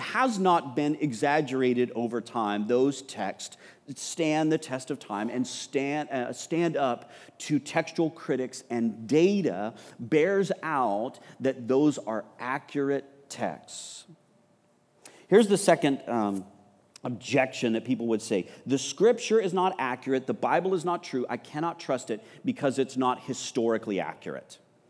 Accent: Texas, United States; don't spell it the French way, I'm from Texas, baby.

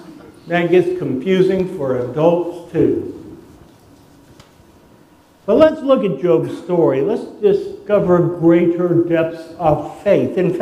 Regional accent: Rock Hill, South Carolina, United States; I said, really? I'm from Rock Hill. I serve at Aldersgate.

